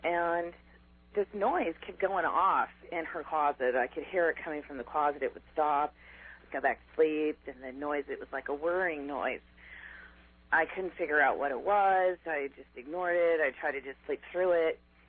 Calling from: Kauai, Hawaii, United States; calling from the Garden Island of Kauai.

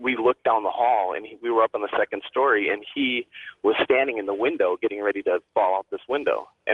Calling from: Upper Sandusky, Ohio, United States; Right now I'm in Upper Sandusky, Ohio. I'm a truck driver.

